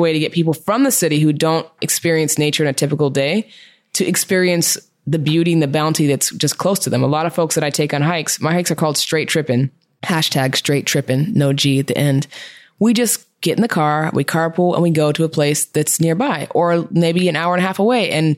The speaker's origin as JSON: {"language": "English", "town": "Seattle", "region": "Washington", "country": "United States", "tie": "born or raised there", "said": "Well, so I grew up in Seattle, as I mentioned"}